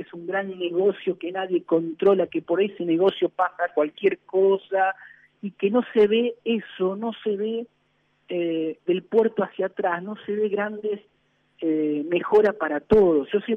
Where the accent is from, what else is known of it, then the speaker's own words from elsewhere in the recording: Argentina; cuáles son las coordenadas estratégicas que tenemos que tener claro como argentino, como país